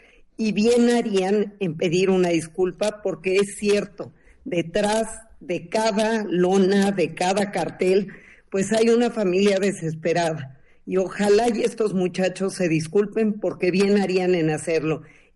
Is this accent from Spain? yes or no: no; Mexico; Como mexicanos, lo vemos todo el tiempo.